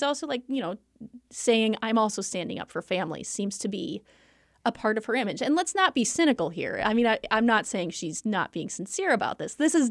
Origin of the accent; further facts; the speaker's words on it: Titonka, Iowa, United States; I didn't grow up in Titonka. I grew up in the outlying areas. I grew up on a farm outside of Titonka.